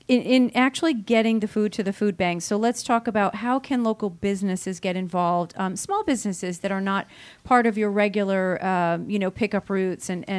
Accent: Northeast, United States; And I'm from the Northeast, and it's a very different kind of place to grow up

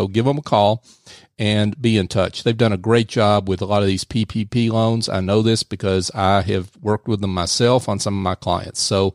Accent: Scotland, United Kingdom; he's laughing at me because I'm Scottish and not Italian.

